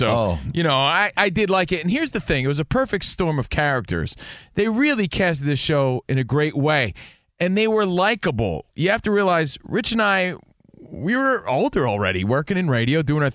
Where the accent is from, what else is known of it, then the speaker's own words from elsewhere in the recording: New Jersey, United States; He likes the Jersey Shore. I'm from Jersey.